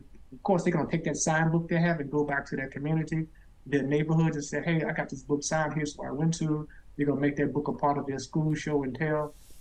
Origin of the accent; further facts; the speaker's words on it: Little Rock, Arkansas, United States; I grew up in East Little Rock, Arkansas, about a mile and a half from the William Jefferson Clinton Presidential Library.